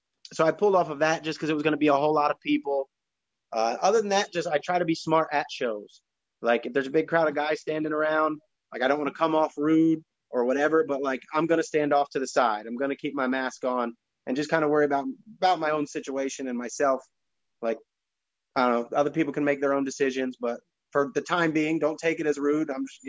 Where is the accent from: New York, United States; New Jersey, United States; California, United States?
New Jersey, United States; Phillipsburg; No, North Jersey. I grew up in Phillipsburg, so right on the PA border.